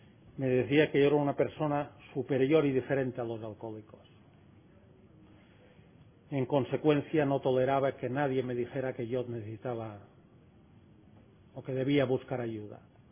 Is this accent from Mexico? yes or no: no; Spain; Mi grupo base es el Grupo Sobriedad de Palma de Mallorca. Es una isla del Mediterráneo, vengo de España.